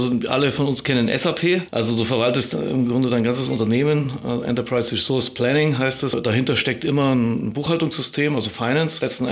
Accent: Bayreuth, Bavaria, Germany; now in Munich, Germany; ich bin aus Bayreuth ursprünglich, aus Oberfranken und habe da auch studiert

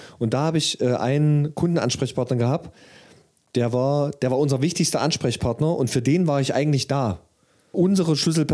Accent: Saxony-Anhalt, Germany; also ich komme ja aus der Nähe von Halle

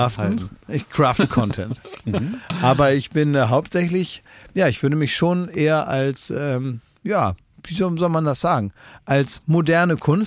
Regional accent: Oldenburg, Lower Saxony, Germany; ich war am Wochenende in Oldenburg, in meiner Heimatstadt.

